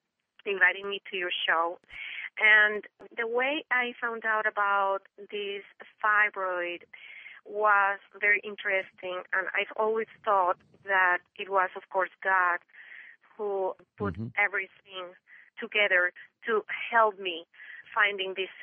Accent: Colombia; now in Connecticut, United States; Because I am originally from Colombia, and I live here in Connecticut.

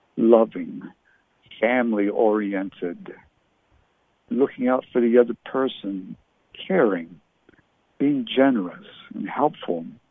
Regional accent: Canada; now in United States; I live here. I was born and raised in Canada. My parents were English. I'm a U.S. citizen now

